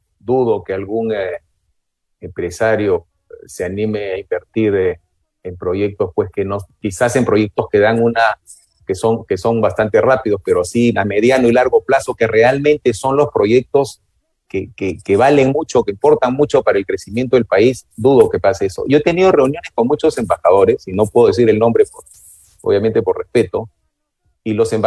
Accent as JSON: {"language": "Spanish", "country": "Peru", "said": "No somos estúpidos los peruanos, creo, ¿no?"}